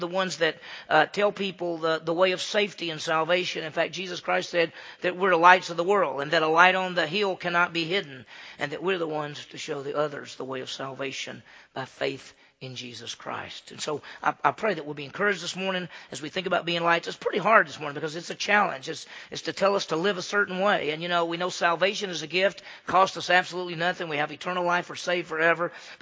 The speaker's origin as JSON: {"language": "English", "region": "Mississippi", "country": "United States", "tie": "born or raised there", "said": "since I grew up in Mississippi, that Mississippi's rural, that's what we think, but I grew up in a city."}